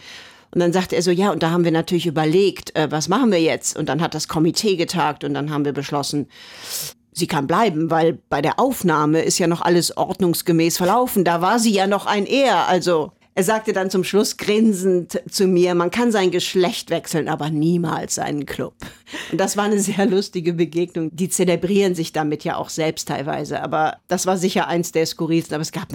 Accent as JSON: {"language": "German", "town": "Cologne", "region": "North Rhine-Westphalia", "country": "Germany", "said": "ich bin ja Kölnerin eigentlich"}